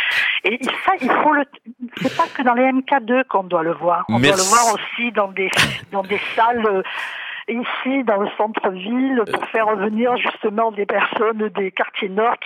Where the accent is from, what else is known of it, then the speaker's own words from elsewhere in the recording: Romania; Je suis roumaine.